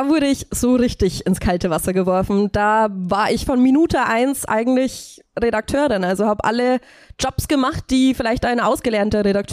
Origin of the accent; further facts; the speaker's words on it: Dingolfing, Bavaria, Germany; Richtig, genau. In meiner Heimat in Niederbayern.